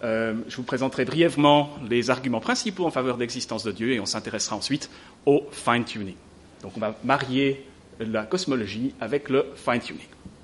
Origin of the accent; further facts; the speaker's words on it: Switzerland; Et comme je suis suisse